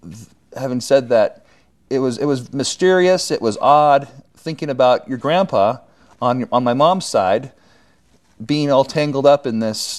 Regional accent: California, United States; born there; I was born in Northern California, but my mother was born in the Provo area.

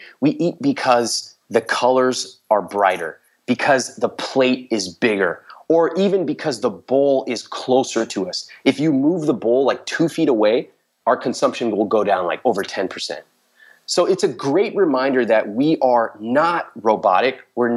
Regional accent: India; growing up as an Indian guy, you're not really taught about the emotional side. It's like a very stoic kind of way to grow up.

